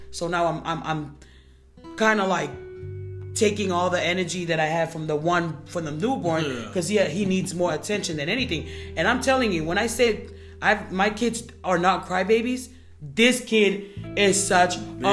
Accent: Tonga; I think when I was growing up in Tonga

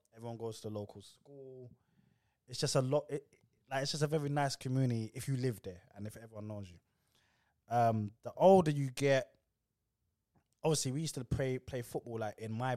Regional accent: Gypsy Hill, London, United Kingdom; I grew up in Gypsy Hill.

